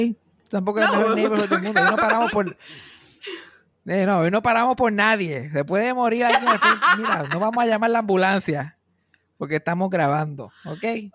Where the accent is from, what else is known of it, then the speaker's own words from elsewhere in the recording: Mayagüez, Puerto Rico; como yo nací y me crié en Mayagüez